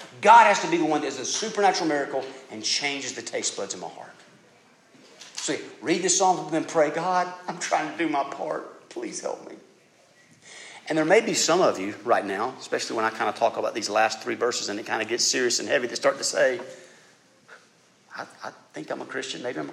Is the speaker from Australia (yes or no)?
no; the South, United States; See, a lot of us growing up in the Bible Belt South, here's what we really think.